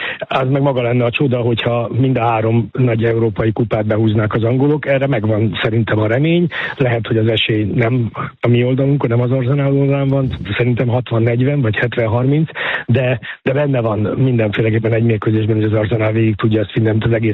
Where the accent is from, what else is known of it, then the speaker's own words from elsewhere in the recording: Budapest, Hungary; born there; én Kőbányán születtem, nekem … az úgy furcsa hangzik az én számból